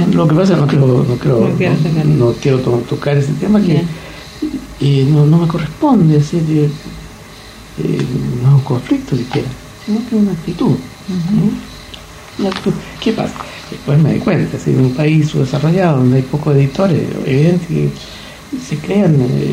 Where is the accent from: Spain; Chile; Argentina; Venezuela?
Chile; Soy los chilenos, y me dan tanto cariño. Somos un pueblo tan hermoso, tan contradictorio como todos los pueblos.